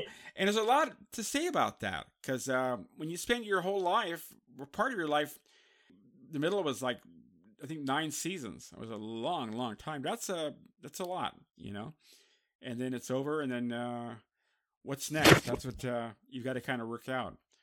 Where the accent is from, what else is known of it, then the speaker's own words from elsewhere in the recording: San Francisco, California, United States; from her new experiences in San Francisco, my hometown.